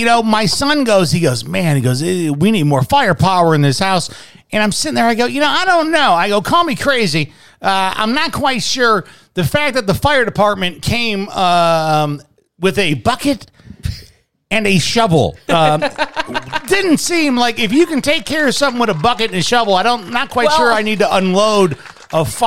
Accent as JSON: {"language": "English", "town": "Chicago", "region": "Illinois", "country": "United States", "tie": "born or raised there", "said": "Back in the day, me and my friends, a couple times growing up in Chicago, we were shot at, right?"}